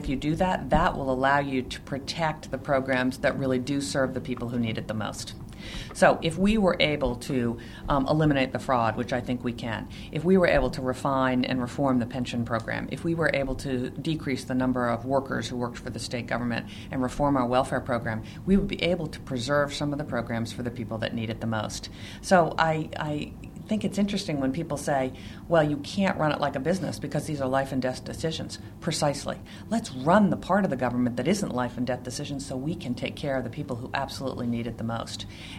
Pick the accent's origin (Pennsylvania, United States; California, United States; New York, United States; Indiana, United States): California, United States; You know, I come from Silicon Valley, 130 miles away from Sacramento.